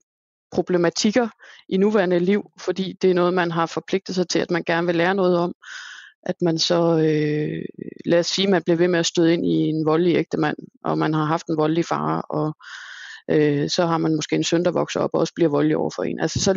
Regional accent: Copenhagen, Capital Region of Denmark, Denmark; moved away as an adult; Jo, jeg er selv københavner, eller hed husianer egentlig, af oprindelse, men fandt en mand, der boede i Sønderjylland, der ikke ville flytte til Sjælland. Så måtte jeg jo flytte, og det gjorde jeg.

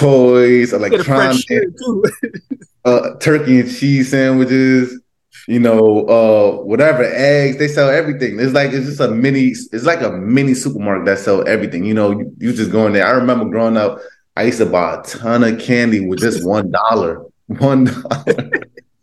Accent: New Jersey, United States; I mean, I'm from Jersey. We don't call it bodegas.

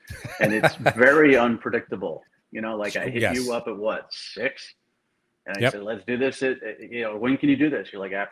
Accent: New England, United States; because I grew up in New England and I don't dislike the Patriots, but I'm not a Patriots fan.

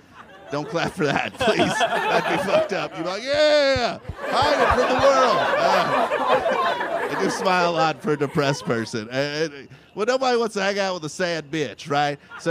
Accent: Kentucky, United States; now in Los Angeles, United States; When you show up, I show up at places out here in L.A., I'm like, "Hey, I'm from Kentucky."

